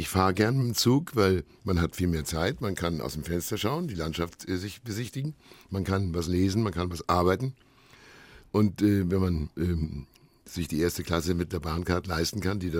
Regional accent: Bad Kleinkirchheim, Carinthia, Austria; wir sind ja in Bad Kleinkirchheim in Kärnten aufgewachsen, ohne jegliche Eisenbahn

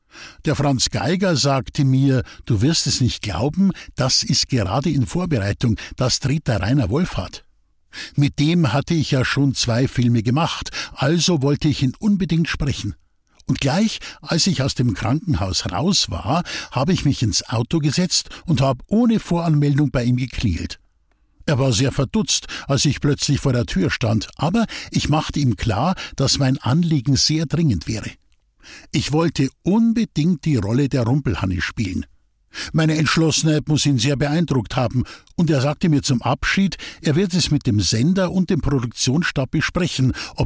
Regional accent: Bavaria, Germany; accent: Bavarian; weil unser bayerischer Dialekt angeblich zu stark und unverständlich sei

